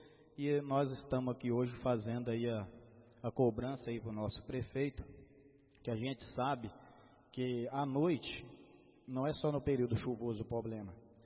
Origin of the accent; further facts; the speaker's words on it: Estrela, Minas Gerais, Brazil; Estrela, como eu sou de Estrela, a gente sonha do asfalto chegar lá.